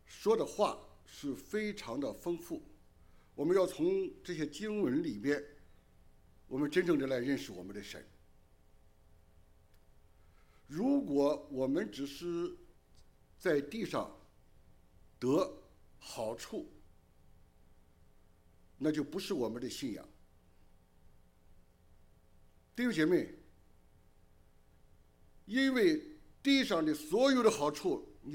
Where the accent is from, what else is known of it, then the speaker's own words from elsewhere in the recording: China; 我们人生，我们中国人的观念，那个福气一定要在圣经里边被圣经改变